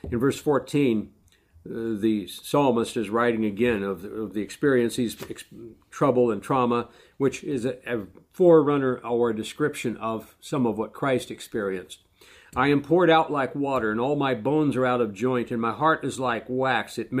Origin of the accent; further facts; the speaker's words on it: South Dakota, United States; I grew up in South Dakota, where we have large populations in the state parks.